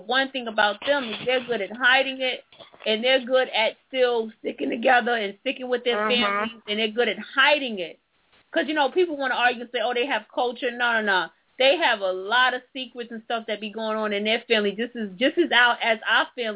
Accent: the South, United States; I'm from the South, and I've gotten a big culture shock coming here in the city.

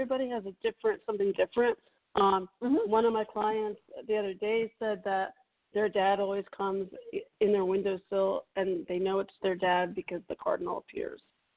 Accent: New York, United States; I'm originally from New York, too.

